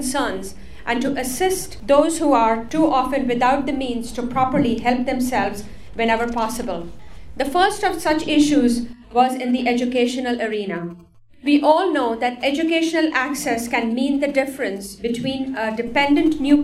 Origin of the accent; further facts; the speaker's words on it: India; now in United States; the spiritual and ethical values that I first learned from my family while growing up in India.